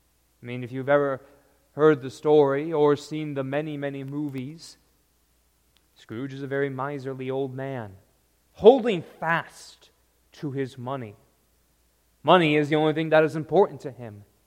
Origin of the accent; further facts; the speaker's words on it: Michigan, United States; Or feeling for me growing up in Michigan, that first cold snow in your hands.